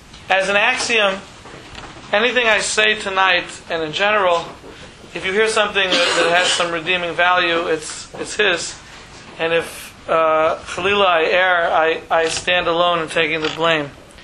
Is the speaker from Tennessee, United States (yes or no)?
yes; Memphis, Tennessee, United States; now in Lakewood, United States; I'm from Memphis, Tennessee, and currently from Lakewood.